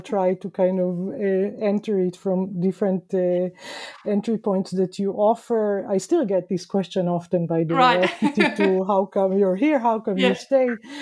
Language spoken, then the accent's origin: English; Israel; Growing up in Israel in the 1970s and 1980s